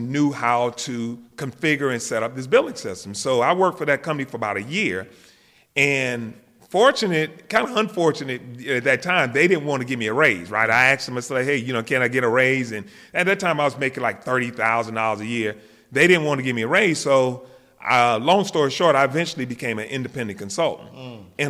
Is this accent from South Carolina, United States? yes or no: yes; South Carolina, United States; I'm just an old country boy, man. I'm originally from South Carolina, a little small town right between Myrtle Beach and Florence, South Carolina.